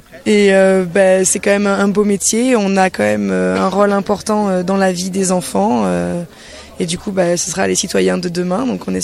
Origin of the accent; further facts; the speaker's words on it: Grasse, Provence-Alpes-Côte d'Azur, France; Non, pas du tout, je suis de Grasse, à côté de Cannes.